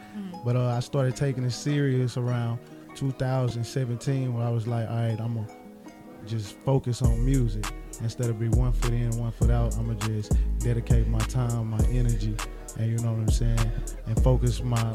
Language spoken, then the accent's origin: English; Orange, Texas, United States; now in Houston, United States; Nah, so I'm originally from Orange, Texas. Houston is like about 1 hour 30 minutes from Orange, Texas.